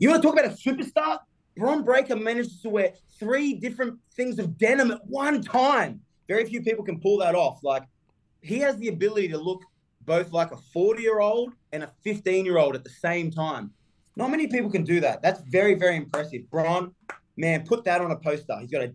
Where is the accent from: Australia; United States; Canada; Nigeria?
Australia; In Australia, I walk around no shoes on. That impresses me. You know, not many people can do that, especially in this country.